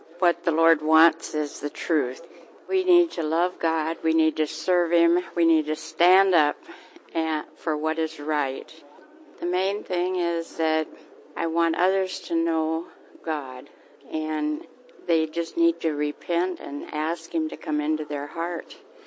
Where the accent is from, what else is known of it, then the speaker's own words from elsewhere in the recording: Diagonal, Iowa, United States; I'm from Diagonal, Iowa, over on the west side.